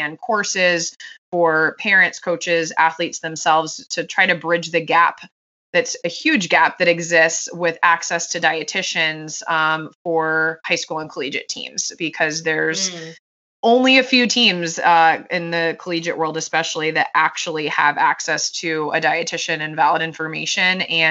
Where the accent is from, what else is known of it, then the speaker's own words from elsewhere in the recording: Connecticut, United States; now in Philadelphia, United States; I'm outside of Philadelphia. I grew up in Connecticut.